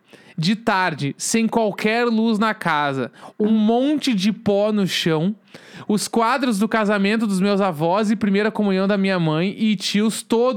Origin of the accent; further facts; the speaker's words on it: Osório, Rio Grande do Sul, Brazil; eu sou de Osório. Osório é muito foda.